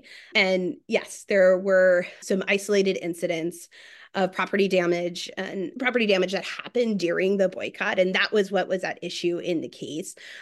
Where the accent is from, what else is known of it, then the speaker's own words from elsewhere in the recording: Missouri, United States; I'm from Missouri.